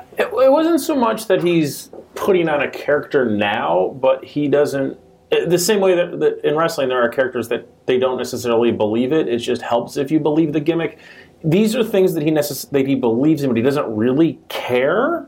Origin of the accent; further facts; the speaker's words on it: United States; Okay, you're an American, I'm an American, you write about wrestling, I've written about wrestling and politics.